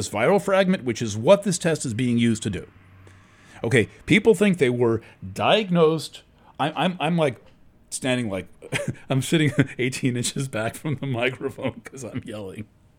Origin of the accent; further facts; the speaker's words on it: New York, United States; I'm from the New York area where Channel 3 was just static 24/7.